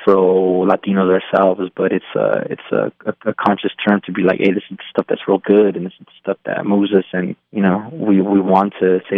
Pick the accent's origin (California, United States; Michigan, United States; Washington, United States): California, United States; And we're from Southern California, removed from a lot of these places where this music was created